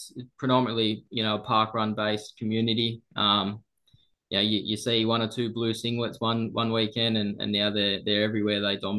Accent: New South Wales, Australia; always growing up on the Central Coast, I'd seen it every year

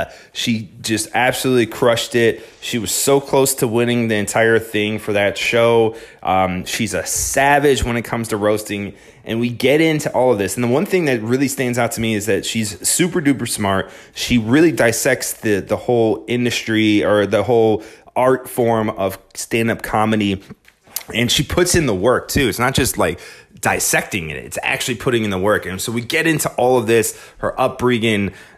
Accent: Chicago, Illinois, United States; I'm originally from Chicago, so there's a whole lot of Polish people there.

